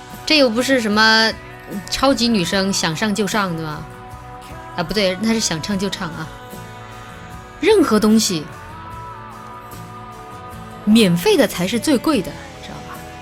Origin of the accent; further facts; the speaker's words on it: Chongqing, China; 用我们重庆话就是说